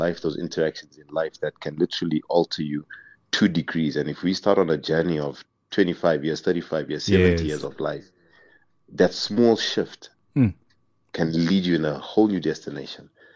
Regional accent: Bulawayo, Zimbabwe; also born or lived in Harare; I was born in Harare, but I basically grew up my entire life in the second largest city in Zimbabwe called Bulawayo.

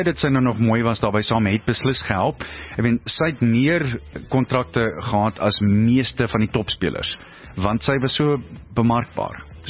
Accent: Springs, Gauteng, South Africa; ek kom al van Springs af

